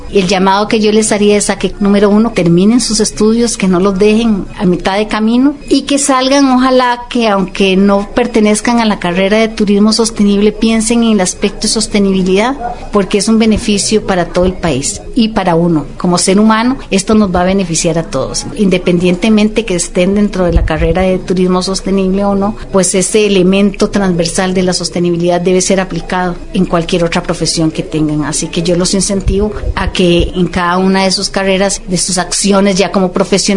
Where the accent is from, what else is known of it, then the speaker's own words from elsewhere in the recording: Costa Rica; somos nosotros los costarricenses los llamados a proteger nuestro recurso